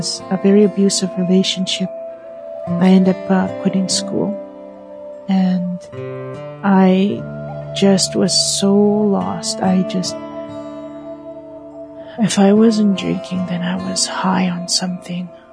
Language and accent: English; Onion Lake, Saskatchewan, Canada; I am from Onion Lake, Saskatchewan, and I'm Plains Cree.